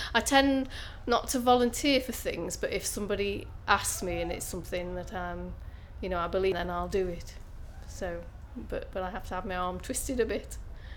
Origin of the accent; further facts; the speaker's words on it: Newcastle-under-Lyme, West Midlands, United Kingdom; I'm 54 years old and I come from Newcastle-under-Lyme in Staffordshire on the edge of the Potteries.